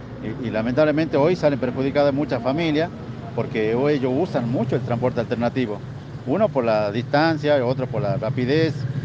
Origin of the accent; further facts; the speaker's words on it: Monterrico, Jujuy, Argentina; somos 300 que somos de Monterrico.